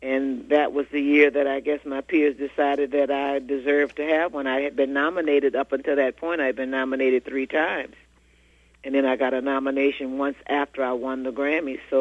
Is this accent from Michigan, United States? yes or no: no; Louisiana, United States; Well, when you're growing up in Louisiana, in the southern part of Louisiana, well, in the South in general, that was part of your lifestyle.